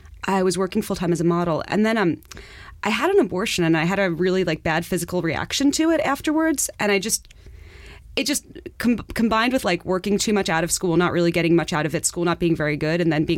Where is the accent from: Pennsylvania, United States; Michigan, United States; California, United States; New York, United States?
New York, United States; Far Rockaway; I'm from Far Rockaway. My mom is an illustrator. I've been drawing since I was 4 years old.